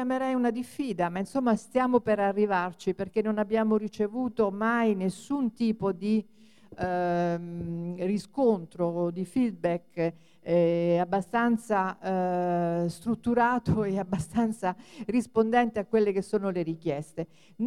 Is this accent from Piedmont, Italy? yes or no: no; Rome, Lazio, Italy; il mio comitato si chiama Salute e Ambiente EUR, quindi vengo dall'EUR.